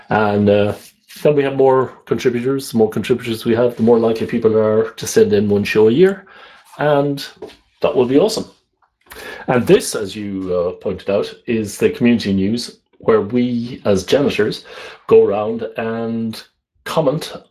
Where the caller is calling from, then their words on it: Netherlands; I am calling from the Netherlands, I guess.